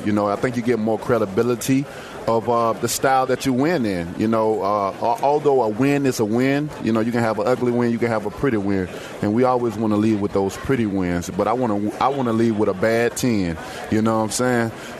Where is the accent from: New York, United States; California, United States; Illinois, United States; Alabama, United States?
Alabama, United States; Tuscaloosa; I'm from Tuscaloosa, Alabama. You know, it's basically mostly about football.